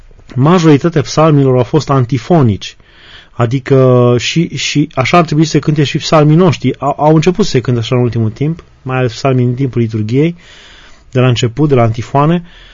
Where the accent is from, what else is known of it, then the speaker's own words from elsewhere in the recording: Oltenia, Romania; în satul de unde am copilărit eu, în Oltenia